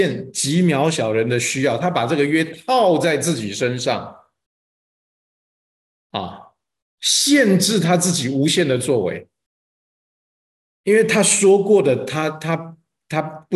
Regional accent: China; 这是我们中国人不认识上帝

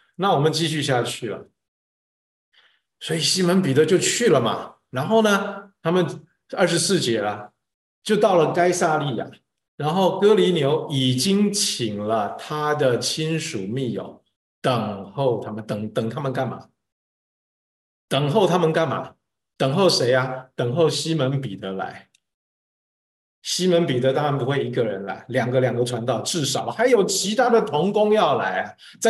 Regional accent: China; 我们中国人讲卧薪尝胆的时候，痛定思痛啊。

